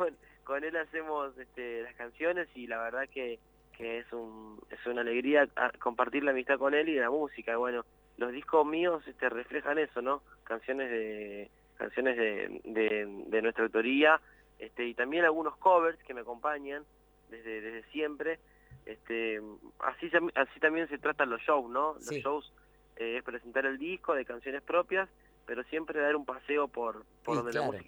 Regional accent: La Plata, Buenos Aires Province, Argentina; Yo cuando era chiquito viví ahí en La Plata.

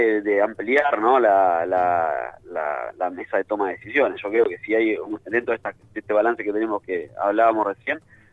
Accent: La Plata, Buenos Aires Province, Argentina; Yo soy velardista en eso, por algo soy platense

